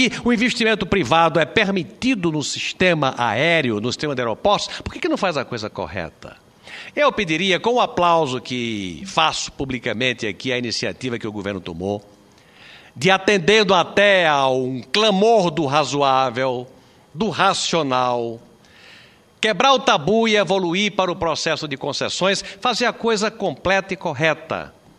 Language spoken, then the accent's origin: Portuguese; Rio Grande do Norte, Brazil; e aqui o meu reconhecimento como potiguar